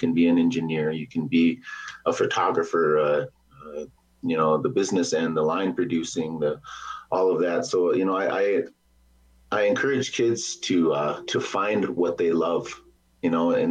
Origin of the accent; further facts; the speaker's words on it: Pierre, South Dakota, United States; also born or lived in Lower Brule; I grew up in Lower Brule and moved off the reservation after in the fifth and sixth grade. And I grew up in Pierre, and then I moved to Aberdeen, South Dakota